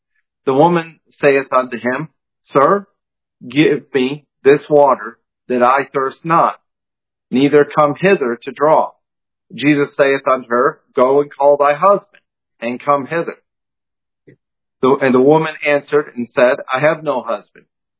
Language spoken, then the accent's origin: English; New England, United States; I'm from New England originally, okay?